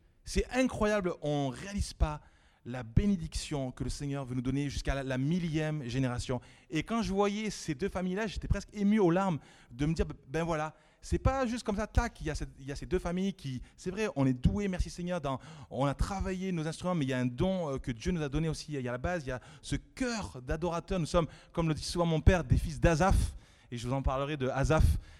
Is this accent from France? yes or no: yes; Nîmes, Occitanie, France; j'ai retrouvé l'église de Nîmes, c'est là où j'ai grandi pendant 25 ans.